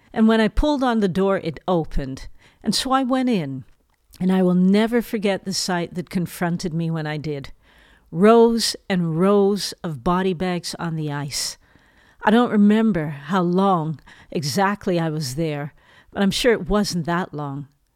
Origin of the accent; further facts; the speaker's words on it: Toronto, Ontario, Canada; now in Netherlands; Now, even though I live in the Netherlands, I grew up in Toronto, Canada.